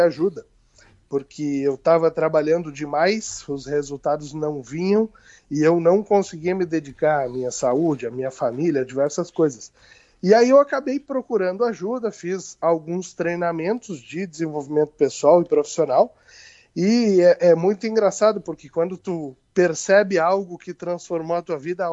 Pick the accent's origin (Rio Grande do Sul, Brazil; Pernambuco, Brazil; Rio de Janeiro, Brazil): Rio Grande do Sul, Brazil; Santa Maria; now in Passo Fundo, Brazil; Eu sou natural de Santa Maria, mas há mais de 6 anos moro aqui do ladinho, em Passo Fundo.